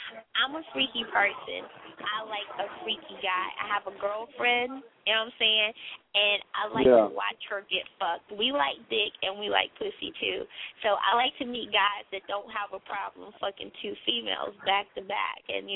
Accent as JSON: {"language": "English", "region": "North Carolina", "country": "United States", "said": "So I'm from North Carolina. So that's where I'm at right now."}